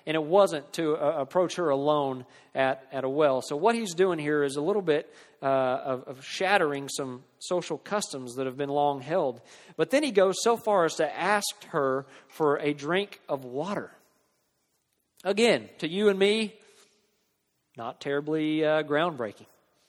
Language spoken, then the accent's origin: English; Oklahoma, United States; Now, I am from Oklahoma, and I don't understand some of you Kentucky fans